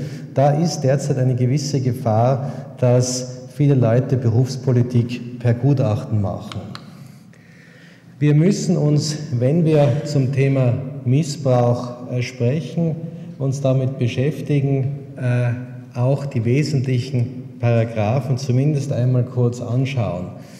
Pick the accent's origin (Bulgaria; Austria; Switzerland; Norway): Austria; Innsbruck, Tyrol; Es ist fantastisch, also in dieser Stelle als Innsbrucker einen Vortrag halten zu können.